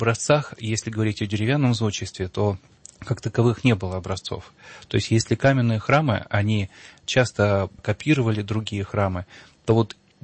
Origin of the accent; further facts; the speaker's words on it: Saint Petersburg, Russia; born there; Но я родился в Петербурге, Петрограде, Ленинграде, может быть, еще в Питере.